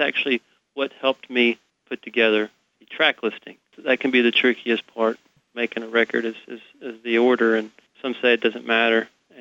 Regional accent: Asheboro, North Carolina, United States; also born or lived in Hillsville, Virginia; I grew up mainly, though, in North Carolina and Virginia. Asheboro, North Carolina, just right there in the middle of the state where the state zoo is. Hillsville, Virginia, little tiny town, mountain town, right off the Blue Ridge Parkway

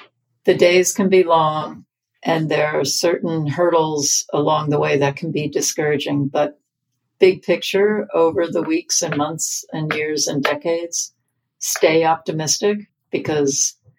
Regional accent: Queens, New York, United States; I would say that in this neighborhood that I grew up in Queens, there's a certain rise in the neighborhood where you can look back and see the tallest buildings of the New York City skyline.

